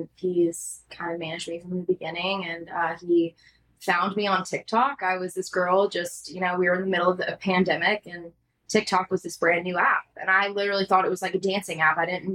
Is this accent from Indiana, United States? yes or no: no; North Carolina, United States; moved away as an adult; also born or lived in California; now in Nashville, United States; I was born in California, which a lot of people don't know that about me. I grew up in North Carolina, but my family moved from California to North Carolina when I was like 2 months.